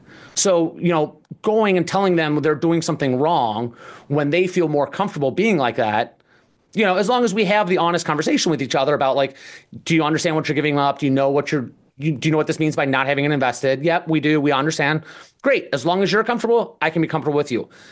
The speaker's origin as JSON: {"language": "English", "town": "Cincinnati", "region": "Ohio", "country": "United States", "said": "I'm originally from Cincinnati, Ohio."}